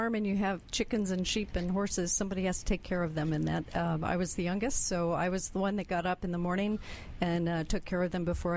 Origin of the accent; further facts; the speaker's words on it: Cleveland, Ohio, United States; I'm from Cleveland, Ohio.